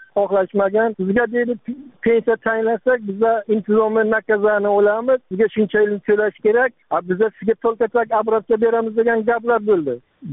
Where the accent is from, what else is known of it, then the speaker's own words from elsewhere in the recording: Kogon, Bukhara Region, Uzbekistan; 1969 yil 26 yanvarda tug'ilganman. Oilalikman. Buxoro viloyati Kogon tumanidan. Geofiziklar mahalla fuqarolar yig'ini Sharq ko'chasi 28-uyda.